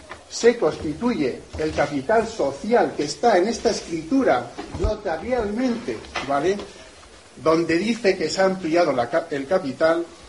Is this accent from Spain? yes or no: yes; Balconete, Castilla-La Mancha, Spain; que soy de la tierra, que soy de Balconete, que me gusta la provincia, que me gusta la tierra esta y la gente que hay en Guadalajara